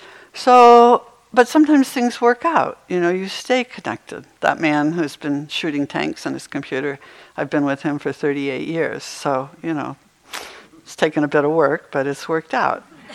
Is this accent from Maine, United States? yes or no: yes; Maine, United States; just like I used to have snow days when I was growing up in Maine